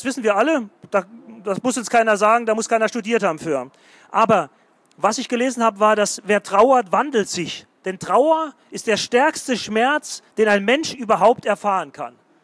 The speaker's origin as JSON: {"language": "German", "region": "Saarland", "country": "Germany", "said": "das steht draußen hier hin und wieder mal beschrieben. Ich bin Saarländer"}